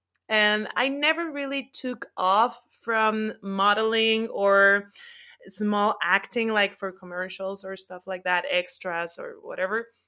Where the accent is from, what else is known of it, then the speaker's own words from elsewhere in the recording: Puebla, Mexico; In Cancun, in Mexico, and then in Puebla. That's my hometown.